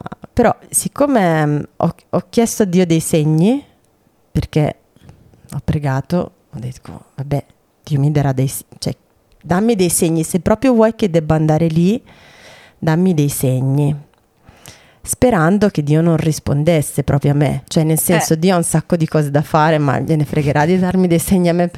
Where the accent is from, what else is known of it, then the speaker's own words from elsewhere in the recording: Emilia-Romagna, Italy; io, essendo romagnola, io dico sempre per tutti i romagnoli